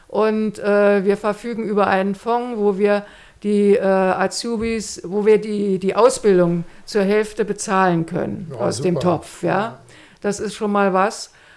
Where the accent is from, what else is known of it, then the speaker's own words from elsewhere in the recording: Lübstorf, Mecklenburg-Vorpommern, Germany; in Lübstorf, wo ich herkomme, gibt es eine Klinik für Suchtprobleme.